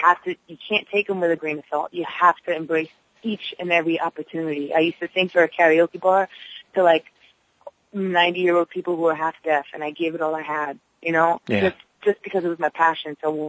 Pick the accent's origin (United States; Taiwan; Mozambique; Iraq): United States; Alhambra, California; born there; That's where I was born. I was born in Alhambra, you know, and I was there since I was two. I never returned back. And I'm excited to, like, touch my feet against California soil.